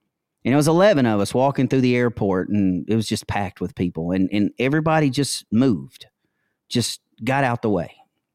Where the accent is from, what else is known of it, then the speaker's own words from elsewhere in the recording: United States; as you can tell, I am unapologetically American.